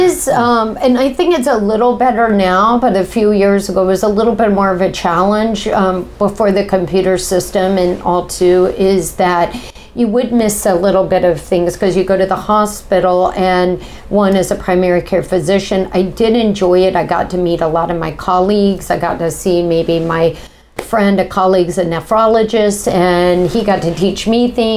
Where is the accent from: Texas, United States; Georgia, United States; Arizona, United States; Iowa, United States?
Georgia, United States; Atlanta; And then they came here. And I grew up here and in Atlanta, spent my summers here.